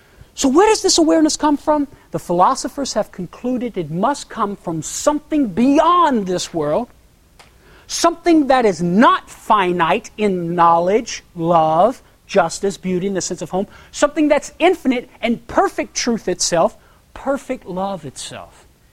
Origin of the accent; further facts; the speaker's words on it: Louisiana, United States; moved away as an adult; Listen, I'm from Louisiana, okay? That's where I was born and raised. I've only been here in the Pacific Northwest 3.5 years, almost 4 years.